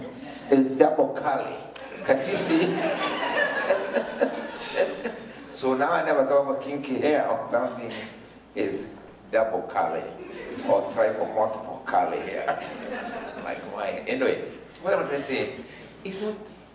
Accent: Limuru, Kiambu County, Kenya; born there; I was born in Limuru, I did not apply to be born in Limuru, that's my starting point.

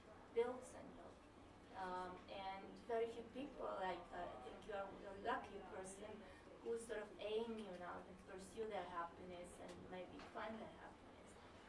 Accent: Romania; I mean, I lived in Romania. I grew up in Romania

